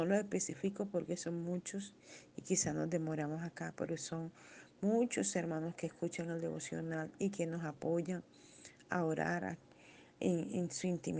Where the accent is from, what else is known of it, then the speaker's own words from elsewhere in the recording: Colombia; born there; Y claro, Colombia, mi tierra querida, donde Dios me permitió nacer y servirle.